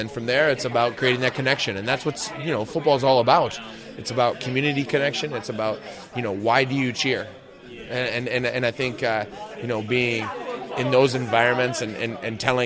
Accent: Green Bay, Wisconsin, United States; not only from growing up in Green Bay, Wisconsin, but now understanding, you know, the connection with this club

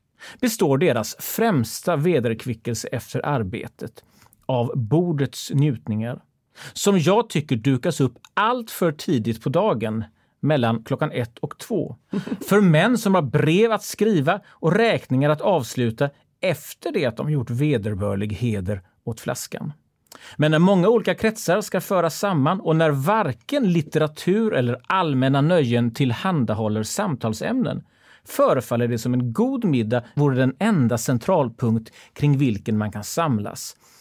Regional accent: Gothenburg, Västra Götaland County, Sweden; för att just för att vi är göteborgare

